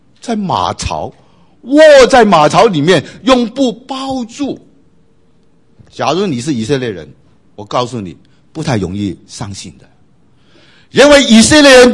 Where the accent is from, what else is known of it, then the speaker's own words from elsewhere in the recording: China; 我们中国人，中国的信徒都很喜欢理论啊